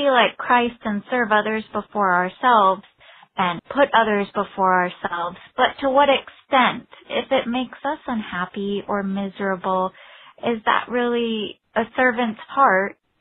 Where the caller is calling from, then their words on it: Florida, United States; I'm from Florida.